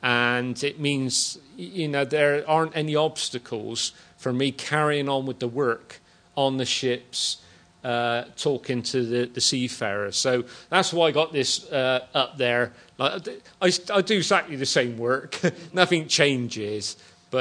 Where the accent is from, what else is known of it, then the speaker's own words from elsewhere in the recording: Bristol, South West England, United Kingdom; I probably got that pronounced wrong because I'm from Bedminster, but can't say anything foreign